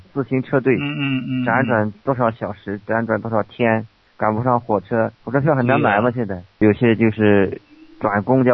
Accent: China; 我们中国人这过年可是说不完的话题啊。

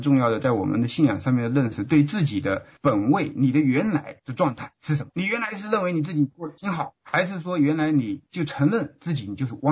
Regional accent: Shanxi, China; 我是山西的商人。

